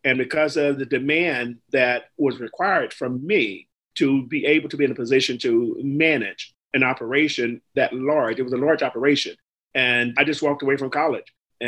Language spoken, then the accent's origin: English; Pensacola, Florida, United States; born there; that was from my hometown. I was born in Pensacola, Florida, originally